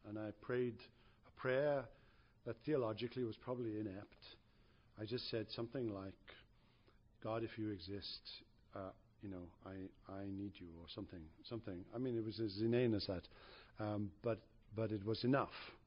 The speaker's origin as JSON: {"language": "English", "country": "United Kingdom", "tie": "born or raised there", "said": "I was raised in Britain in the 50s and 60s."}